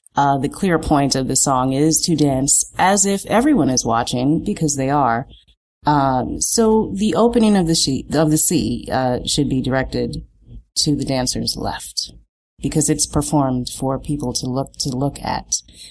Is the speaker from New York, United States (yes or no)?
yes; Chelsea, New York, United States; I grew up in Chelsea. I went to school in Greenwich Village and lived directly across the street from a YMCA.